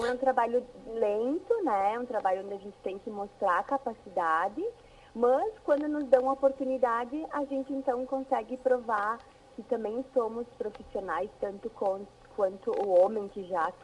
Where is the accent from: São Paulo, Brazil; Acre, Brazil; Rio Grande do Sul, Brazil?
Rio Grande do Sul, Brazil; Garibaldi; eu sou natural de Garibaldi, nasci, fui criada na cidade, né?